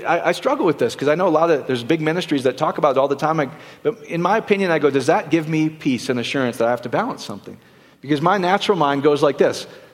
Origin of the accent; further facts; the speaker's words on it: Iowa, United States; I'm from Iowa. Can you speak English?